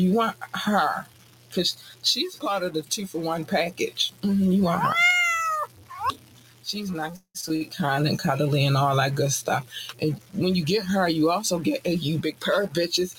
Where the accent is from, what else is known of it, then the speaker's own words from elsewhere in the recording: Canada; I can't help how I talk because I'm Canadian.